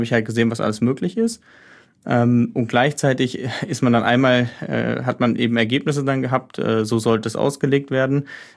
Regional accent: Heidelberg, Baden-Württemberg, Germany; ich bin ursprünglich, also ich komme aus Heidelberg

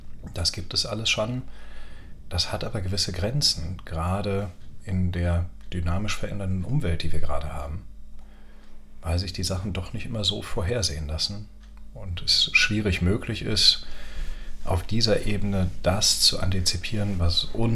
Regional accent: Cologne, North Rhine-Westphalia, Germany; born there; ich bin hier in Köln geboren, ich fühle mich hier nach wie vor sehr heimisch, obwohl ich mittlerweile in Münster arbeite

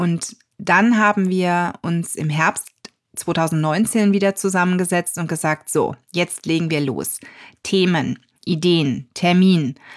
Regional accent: North Rhine-Westphalia, Germany; Ich komme aus der Nähe von Düsseldorf.

